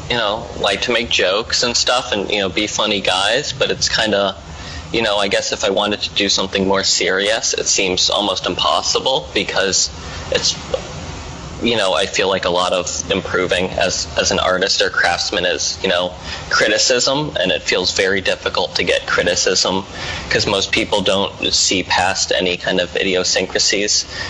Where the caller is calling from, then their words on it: Seattle, Washington, United States; I'm in Seattle, Washington, at the University of Washington.